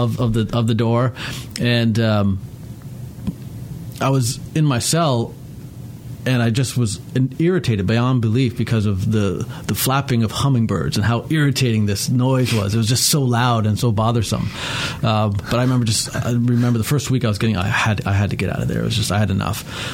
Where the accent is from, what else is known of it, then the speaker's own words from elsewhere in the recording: Canada; So, you know, I grew up in Canada.